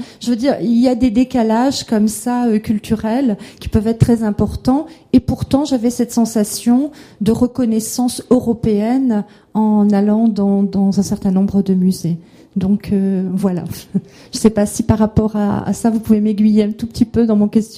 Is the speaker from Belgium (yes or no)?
yes; Flanders, Belgium; Je suis une Flamande d'origine, donc en reconnaissance quand je suis à Bruges, à Bruxelles